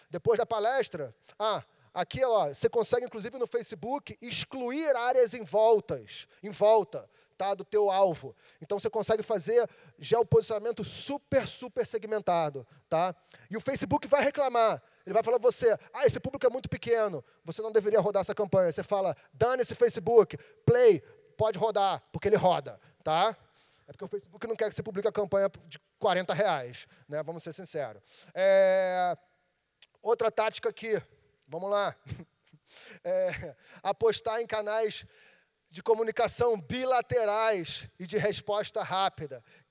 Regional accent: Rio de Janeiro, Brazil; Eu sou carioca.

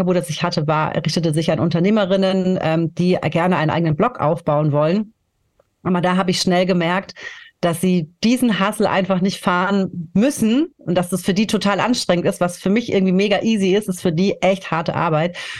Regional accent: Munich, Bavaria, Germany; moved away as an adult; irgendwann mal sind wir dann eben von München weggezogen, von meiner Heimatstadt

